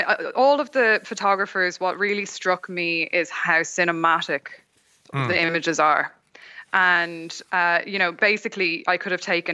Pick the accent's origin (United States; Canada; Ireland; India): Ireland; Dublin, Leinster; I grew up in Dublin.